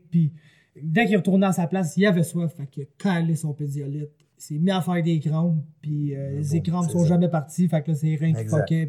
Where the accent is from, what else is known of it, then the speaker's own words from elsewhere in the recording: Quebec, Canada; parce que je suis un Québécois, je suis pas un anglophone du tout.